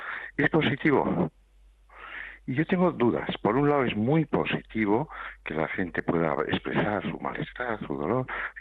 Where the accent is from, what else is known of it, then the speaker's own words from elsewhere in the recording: Estella, Navarre, Spain; born there; pues yo nací en Estella, soy hijo único